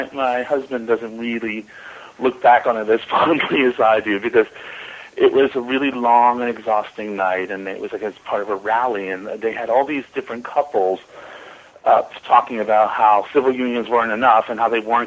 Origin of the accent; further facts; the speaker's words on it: New York, United States; also born or lived in Wales; now in Jersey City, United States; I was born and raised in New York. Born and raised in New York. I lived in New York for most of my life, except for the 6 months I lived in Wales with my husband, Shane.